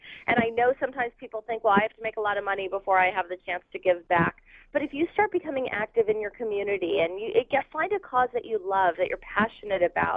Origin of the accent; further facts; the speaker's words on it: New York City, New York, United States; Like I went to New York recently, and I grew up in New York.